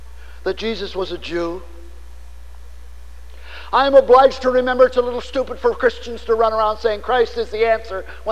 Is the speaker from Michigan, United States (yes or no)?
no; Nebraska, United States; I come from Nebraska by origins, scars over which I will never get.